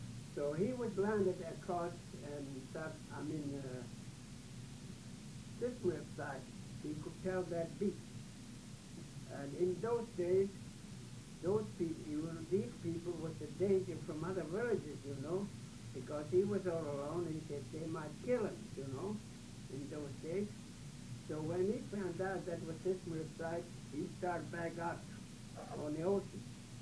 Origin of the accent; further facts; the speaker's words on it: Kivalina, Alaska, United States; In wintertime, when we hunt in the land where I was raised in Kivalina, we use muffler like she had.